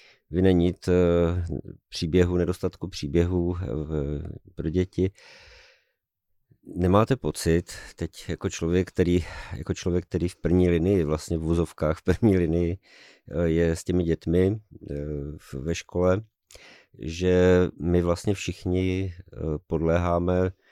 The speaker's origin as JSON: {"language": "Czech", "town": "Ostrava", "region": "Moravian-Silesian Region", "country": "Czechia", "said": "To vám nebudu rozporovat jako Ostravák samozřejmě."}